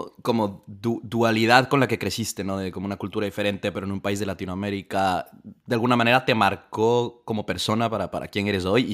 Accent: Quito, Pichincha, Ecuador; Confirmo, yo que soy pues ecuatoriano igual de Quito

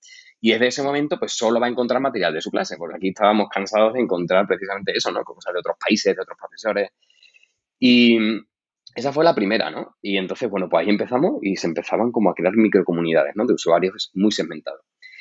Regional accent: Seville, Andalusia, Spain; nosotros somos cuatro fundadores, somos de Sevilla, y nos conocíamos precisamente por eso

